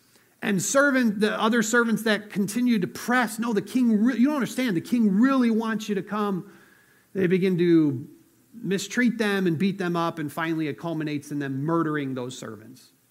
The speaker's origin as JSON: {"language": "English", "country": "United States", "said": "And I was like, yeah, I'm American. There was a revolution fought so that I don't have to care about this, you know."}